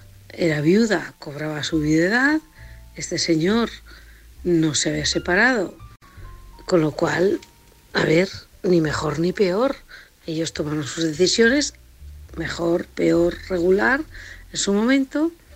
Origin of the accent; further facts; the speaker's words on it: Valencia, Valencian Community, Spain; de Valencia.